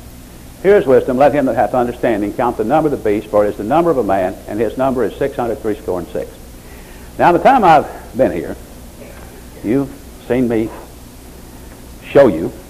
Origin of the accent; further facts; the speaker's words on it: Augusta, Arkansas, United States; born there; Well, I was born in Augusta, Arkansas in 1932. Except for my travels around different parts of the world, I pretty well stayed in the United States. I'm an American.